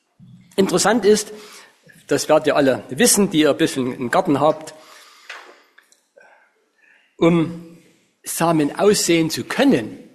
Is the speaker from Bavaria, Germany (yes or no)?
no; Saxony, Germany; Und da, wo ich herkomme, da ist im Zwickauer Raum, ist ein Erzgebirge